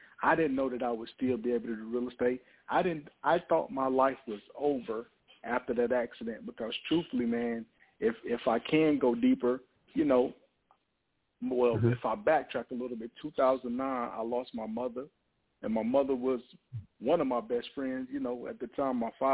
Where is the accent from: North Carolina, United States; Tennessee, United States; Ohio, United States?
North Carolina, United States; High Point; I'm originally from High Point, North Carolina.